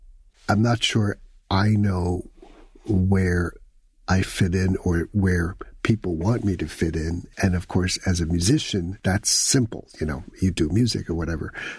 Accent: Paris, Île-de-France, France; Well, we lived in the 5th arrondissement, the Latin Quarter.

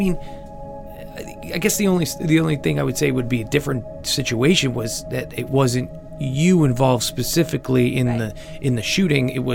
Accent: East Coast, United States; I grew up in one in the East Coast.

